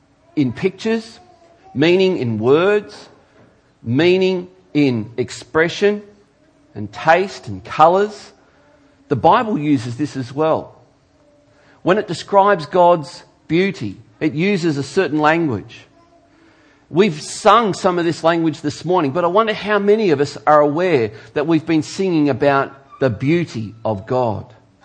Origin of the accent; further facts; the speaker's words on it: Geelong, Victoria, Australia; I grew up in Geelong, well, more precisely, Corio. In fact, I grew up literally between an oil refinery and an abattoir.